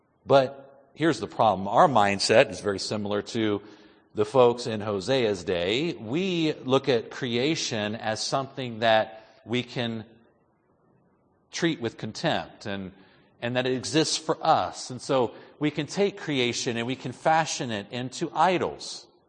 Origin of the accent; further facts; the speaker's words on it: United States; Listen, I love the fact that I'm American. By God's sweet providence, that's who I am. And I am thankful that I am. I've never been embarrassed to say that I'm American.